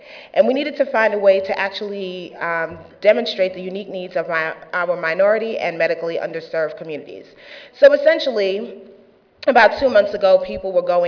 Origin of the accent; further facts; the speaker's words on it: New York, United States; I do have to warn you, because I'm from New York, I have a tendency to talk a little fast.